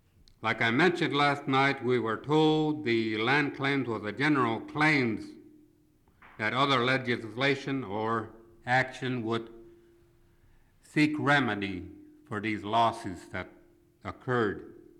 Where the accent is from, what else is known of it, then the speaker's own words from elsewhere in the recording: Angoon, Alaska, United States; I am not a Sitka Indian. I am from Angoon originally. I am of Dutch-Awadi Killerwheel tribe. Now, I speak my language.